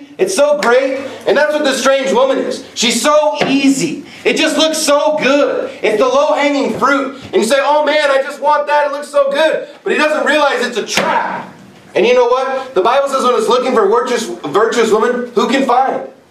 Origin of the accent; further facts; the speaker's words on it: Texas, United States; I grew up in Texas, so there's a lot of ox, there's a lot of cattle